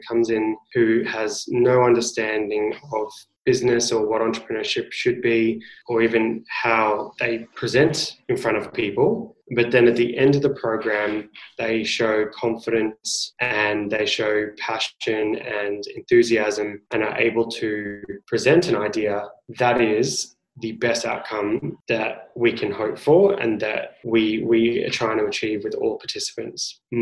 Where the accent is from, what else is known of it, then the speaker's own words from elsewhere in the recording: Australia; Funny, it should be an easy one considering I am an Australian.